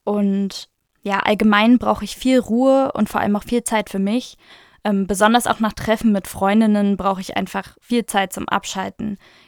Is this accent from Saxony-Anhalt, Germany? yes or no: yes; Schönebeck, Saxony-Anhalt, Germany; moved away as an adult; now in Leipzig, Germany; ich studiere Soziale Arbeit im Bachelor an der HTWK. Ursprünglich komme ich aus Schönebeck, das ist eine Kleinstadt in der Nähe von Magdeburg, und ich bin für das Studium ca. 120 Kilometer weitergezogen nach Leipzig, wo ich jetzt seit ca. einem Jahr lebe.